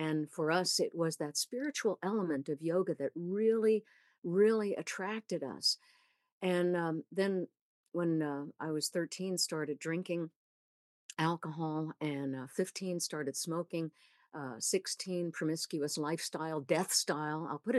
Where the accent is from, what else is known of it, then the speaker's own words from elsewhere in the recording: Long Island, New York, United States; I grew up on Long Island in New York City.